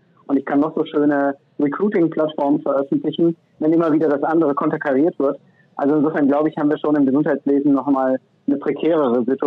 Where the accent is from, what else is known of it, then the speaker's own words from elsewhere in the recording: Cologne, North Rhine-Westphalia, Germany; bin Kölner und insofern aus der Karnevalshochburg Köln.